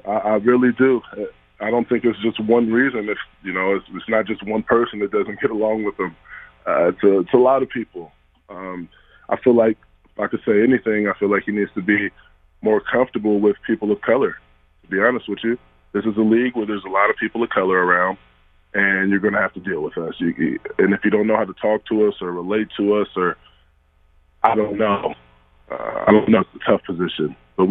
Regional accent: Compton, California, United States; Growing up in Compton was difficult, but I loved it.

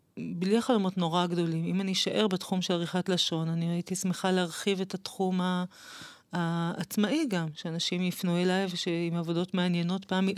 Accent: Kiryat Ata, Haifa District, Israel; גדלתי בקריית עתה. אני הבת הקטנה, מארבעה אחים.

